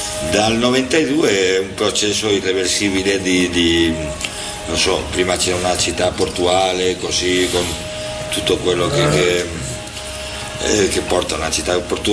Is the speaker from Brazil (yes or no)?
no; Pamplona, Navarre, Spain; Italian is a second language; Anche mi piace tanto tornare a Pamplona, al mio paese, ma quando sono già un mese e mezzo già non posso più, devo andare, no?